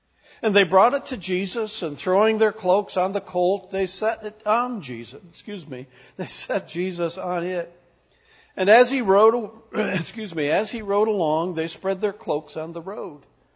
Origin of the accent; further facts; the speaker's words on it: Northville, United States; I grew up in Northville, and my wife in Edinburgh, just 5 miles apart.